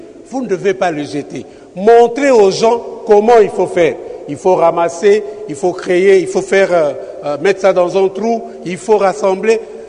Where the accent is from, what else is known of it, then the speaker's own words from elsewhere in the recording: Kinshasa, DR Congo; Nous sommes Kinois, nous sommes Congolais.